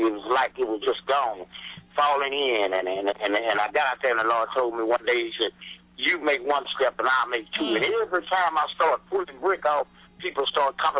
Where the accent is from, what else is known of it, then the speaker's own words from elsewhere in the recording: Fort Worth, Texas, United States; also born or lived in Bullitt; A little town in East Texas called Bullitt, and that's where I grew up at. And then around 6 or 7, I moved on to Fort Worth.